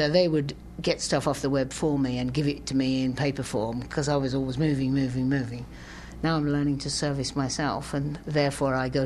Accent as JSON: {"language": "English", "country": "United Kingdom", "said": "I would say happily that I'm British and of Irish origin. That's how I would describe myself. And I wouldn't say I was English."}